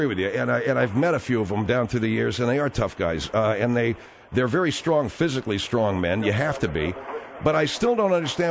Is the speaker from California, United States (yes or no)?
yes; Arcadia, California, United States; Yeah, I grew up in Arcadia.